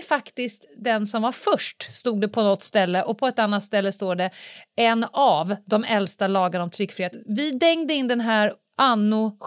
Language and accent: Swedish; Sweden; Som svensk ut i världen så är ju en av sakerna som Sverige är kända